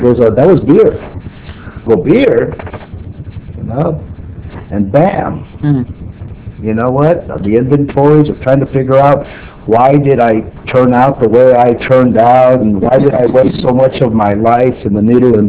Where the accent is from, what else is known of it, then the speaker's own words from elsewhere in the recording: Oxnard, California, United States; born there; I was born in Oxnard, and that's all an agricultural town.